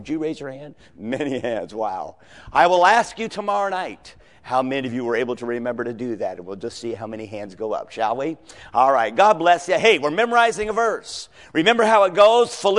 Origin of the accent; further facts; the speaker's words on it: Seattle, Washington, United States; And I was raised in Seattle, and so I've got some relatives up there.